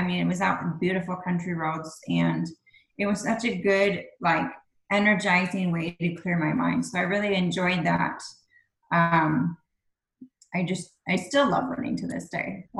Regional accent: Midwest, United States; Well, I grew up in the Midwest in a large homeschool family of 9 kids, 5 brothers and 4 sisters

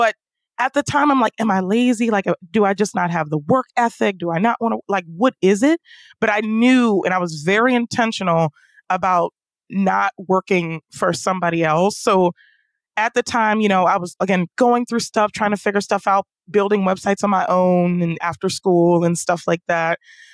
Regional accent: Baltimore, Maryland, United States; Also, growing up in Baltimore City, a lot of impoverished neighborhoods, a lot of things like that.

